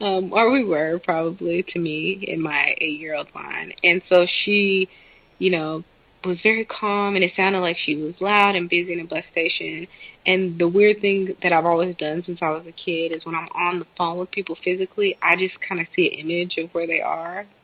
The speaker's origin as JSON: {"language": "English", "region": "the South", "country": "United States", "said": "And we're from the South, so if you're not in the house, you're outside."}